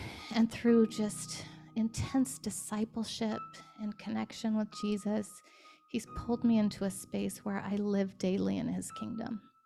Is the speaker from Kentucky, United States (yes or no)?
no; Washington, United States; I'm from Washington State, which is largely unchurched. It's not like being in the South.